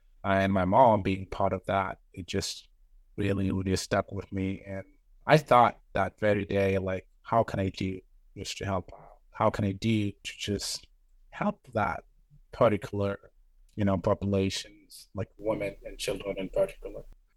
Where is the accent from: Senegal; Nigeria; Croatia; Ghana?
Senegal; now in United States; I'm originally from Senegal